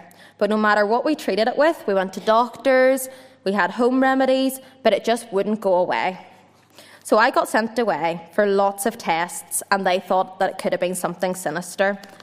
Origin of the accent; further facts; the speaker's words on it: Dundonald, Northern Ireland, United Kingdom; born there; I was born in the Ulster Hospital in Dundonald in the year 2000